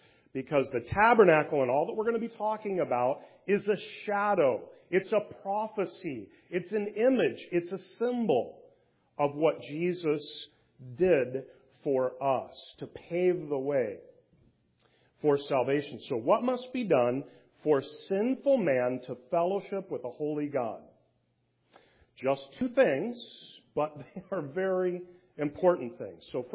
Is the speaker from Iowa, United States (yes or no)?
yes; Davenport, Iowa, United States; I grew up in Davenport, Iowa, which is on the Mississippi River.